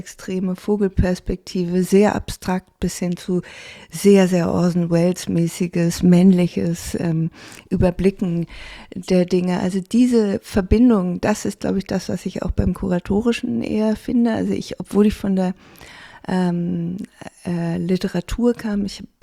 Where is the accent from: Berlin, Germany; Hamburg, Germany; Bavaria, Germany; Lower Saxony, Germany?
Hamburg, Germany; Ich komme ja aus Hamburg, was eben eine Küstenstadt ist.